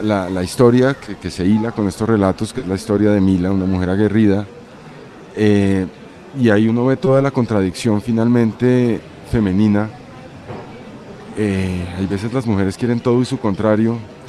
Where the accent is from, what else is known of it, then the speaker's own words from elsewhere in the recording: Bogotá, Colombia; also born or lived in Paris, France; Me crié en Bogotá, o sea, crecí en Bogotá. Digamos que soy bogotano, pero no soy cachaco. y efectivamente, pues soy libanés también.